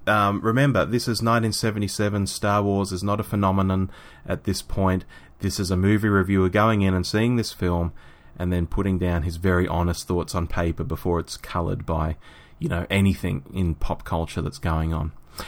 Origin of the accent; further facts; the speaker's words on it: New South Wales, Australia; There used to be two or three here in my hometown, let alone spread out through all the suburbs, let alone in the city of Sydney.